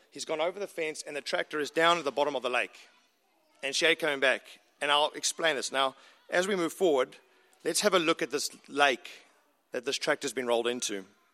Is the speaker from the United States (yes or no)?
no; South Africa; for us, growing up in South Africa